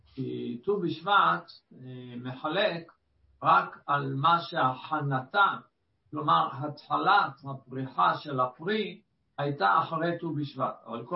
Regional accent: Jerusalem, Jerusalem District, Israel; וגדלתי בירושלים, אז בדרך כלל הנטיעות היו בפוסדור של ירושלים.

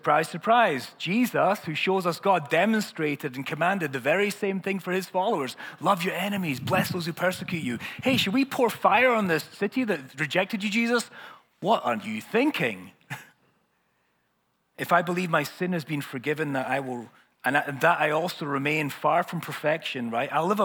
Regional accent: Scotland, United Kingdom; and not just because I'm Scottish and I have to, as a condition for passport owner.

